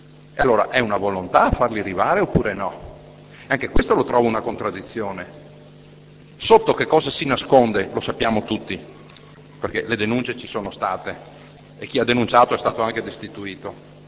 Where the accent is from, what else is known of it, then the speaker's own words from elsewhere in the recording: Veneto, Italy; first language Venetian; Italian is a second language; Io fondamentalmente sono veneto prima di tutto e parlo il veneto. Magari l'italiano faccio un po' fatica a capirlo, perché non ho studiato molto